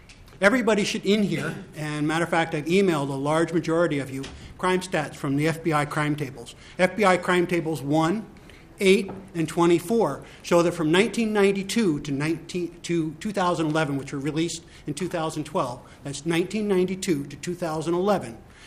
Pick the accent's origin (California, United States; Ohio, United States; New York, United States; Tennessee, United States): New York, United States; I grew up in New York State. My pistol permit is not valid for New York City.